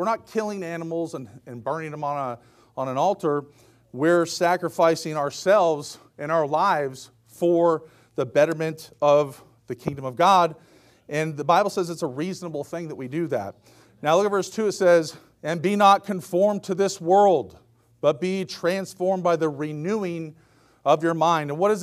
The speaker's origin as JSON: {"language": "English", "region": "Pacific Northwest", "country": "United States", "said": "I'm from the Northwest, so 90 is like roasting for us"}